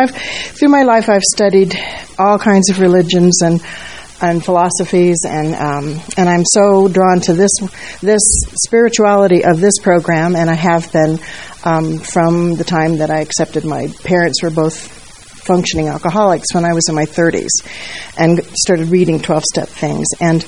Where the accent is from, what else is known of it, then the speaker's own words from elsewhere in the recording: Phoenix, Arizona, United States; now in Golden, United States; I was born and raised in Phoenix, and I'd never in my life seen a sunrise rainbow